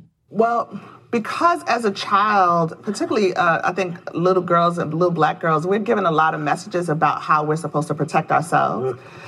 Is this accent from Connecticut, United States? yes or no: no; Bronx, New York, United States; I lived and worked in Selma, Alabama at the time. I'm from the Bronx, New York.